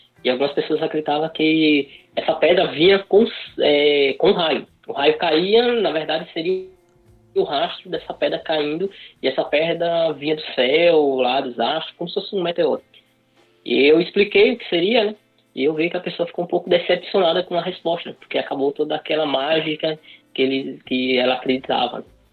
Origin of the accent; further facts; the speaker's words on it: Alagoas, Brazil; moved away; sou alagoano, vim de Alagoas para cá para trabalhar no IFSC.